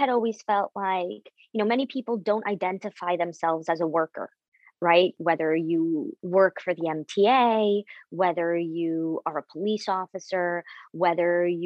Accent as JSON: {"language": "English", "town": "Jackson Heights", "region": "New York", "country": "United States", "tie": "born or raised there", "said": "Jackson Heights was dubbed by the Daily News the cocaine capital of the world. And being Colombian American, we grew up being stereotyped and mistreated and put down, judged by the worst among us"}